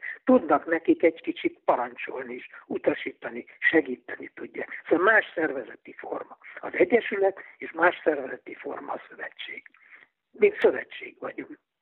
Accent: Hungary; magyar vagyok, és 95 éve itt élek

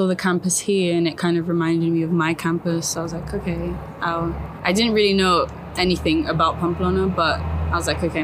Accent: London, United Kingdom; I'm from London, England. So I was born and raised there. I've got family in Brazil, family in Africa, a bit of everything.

